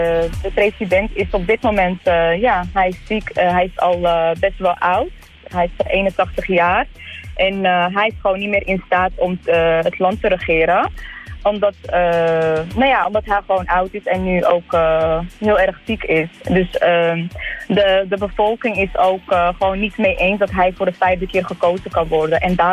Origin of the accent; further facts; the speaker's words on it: Amsterdam, North Holland, Netherlands; ik ben hier geboren en getogen in Amsterdam.